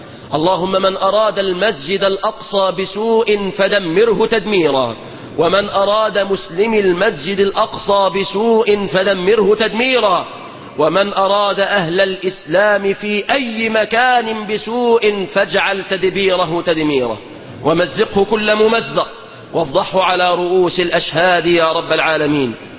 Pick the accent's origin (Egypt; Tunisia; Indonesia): Egypt; اللهم احفظ بلادنا مصر